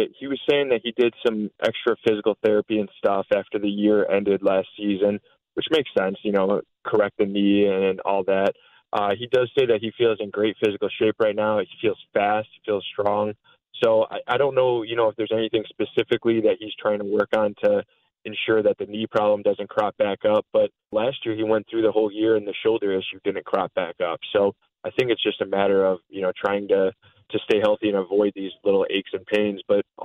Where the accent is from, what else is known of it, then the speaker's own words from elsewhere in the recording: Chicago, Illinois, United States; growing up in the Chicago area, he was absolutely my favorite player